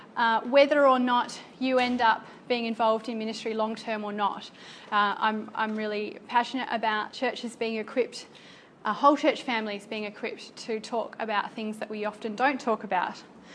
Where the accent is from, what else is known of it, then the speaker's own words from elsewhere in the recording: Canberra, Australian Capital Territory, Australia; I'm from Canberra.